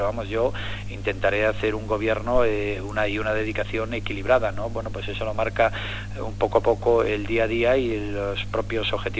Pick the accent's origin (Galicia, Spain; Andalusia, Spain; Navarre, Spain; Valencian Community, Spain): Galicia, Spain; porque yo soy gallego, porque vivo allí. Bueno, en este momento no vivo allí, ¿no?